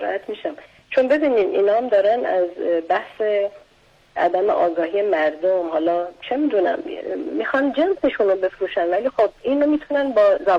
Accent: Iran; خب من به عنوان یک ایرانی فرق میکنه اهل کجای ایران باشم یا با چه گویشی صحبت بکنم

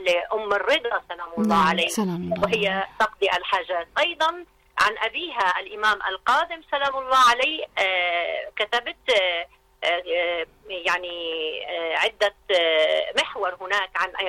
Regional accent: Lebanon; طبعا أنا في كلبنانية، عندما كنا نأتي إلى إيران

